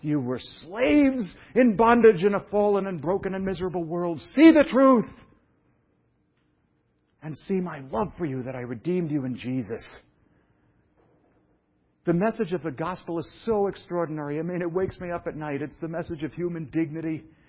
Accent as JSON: {"language": "English", "town": "Brooklyn", "region": "New York", "country": "United States", "tie": "born or raised there", "moved": "yes", "said": "I was raised in Brooklyn where everybody was Jewish, and I went around saying these things. And when I moved to Protestant Washington, D.C., no one knew what I was talking about."}